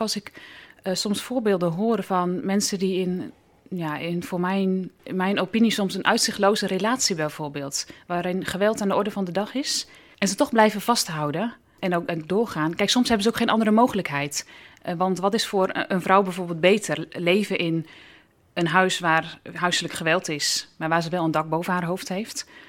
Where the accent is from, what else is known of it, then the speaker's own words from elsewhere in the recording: Netherlands; En daar kunnen wij als Nederlanders zeker wel iets van leren.